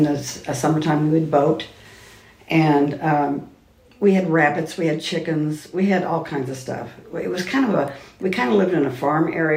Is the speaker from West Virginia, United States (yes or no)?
no; Indianapolis, Indiana, United States; also born or lived in Rochester, Indiana; Okay, I'm from Indianapolis.